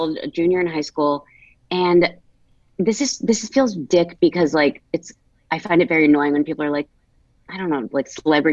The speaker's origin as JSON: {"language": "English", "region": "New Jersey", "country": "United States", "tie": "born or raised there", "said": "I grew up in New Jersey. Love it."}